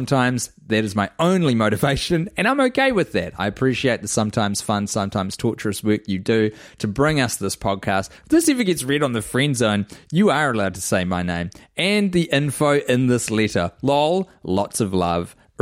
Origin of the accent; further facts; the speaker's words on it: Colombia; English is a second language; I'm originally from Colombia. And being stuck living with my parents as a 23-year-old